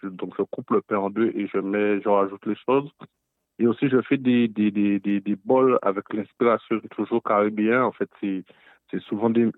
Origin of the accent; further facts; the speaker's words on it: Guadeloupe; Moi, je viens de la Guadeloupe. C'est dans le sud de la Caraïbe.